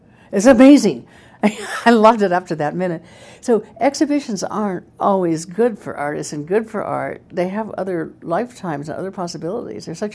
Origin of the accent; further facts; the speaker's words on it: United States; So it's pretty clear to an American, even disguised as a Brit as I was